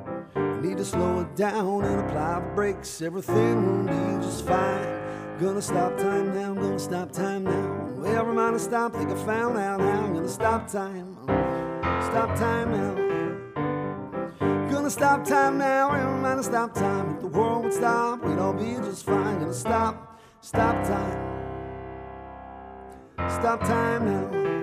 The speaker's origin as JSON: {"language": "English", "country": "United States", "said": "As an American missing Thanksgiving in New York, I was excited to go."}